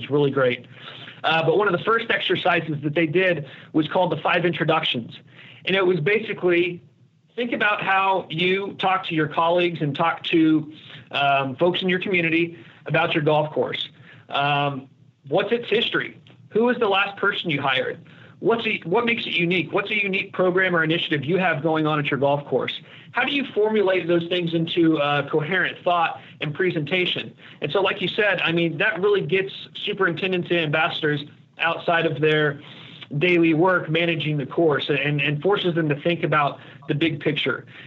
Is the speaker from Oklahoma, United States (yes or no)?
yes; Oklahoma, United States; I'm from Oklahoma originally, and I went to work for him right out of college.